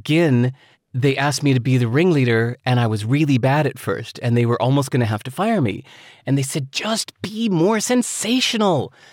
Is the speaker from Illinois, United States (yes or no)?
yes; Chicago, Illinois, United States; I grew up in Chicago.